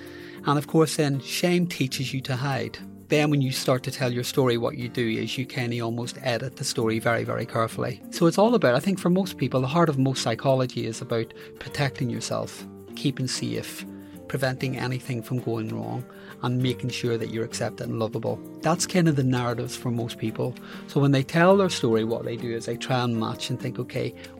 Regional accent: Belfast, Northern Ireland, United Kingdom; So I grew up in Belfast.

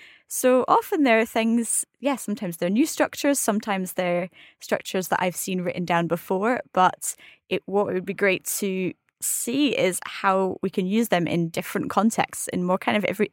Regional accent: Scotland, United Kingdom; I'm Scottish, I'm not a native French speaker.

